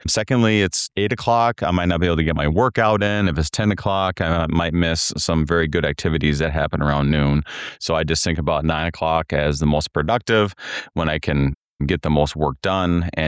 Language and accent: English; Wadena, Minnesota, United States; I was born in October of 1979. My dad was there for 21 years, and so I never moved as a pastor's kid.